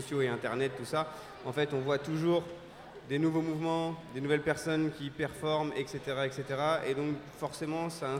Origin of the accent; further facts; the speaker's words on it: Normandy, France; Je suis normand.